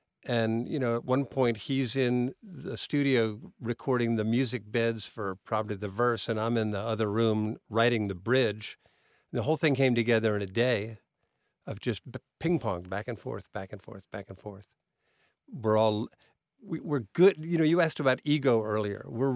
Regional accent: Philadelphia, Pennsylvania, United States; The station we all listened to growing up in Philadelphia had a chart of 99 songs

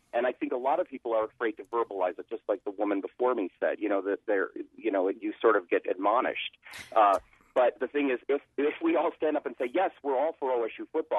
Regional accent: Chicago, Illinois, United States; also born or lived in New York City; now in Columbus, United States; I am also from Chicago.

